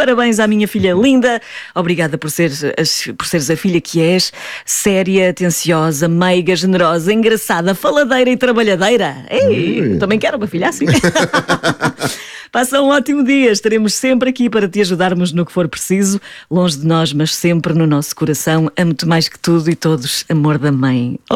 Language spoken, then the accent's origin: Portuguese; Venezuela; now in Portugal; a liberdade que mais desejo para o meu país de origem, Venezuela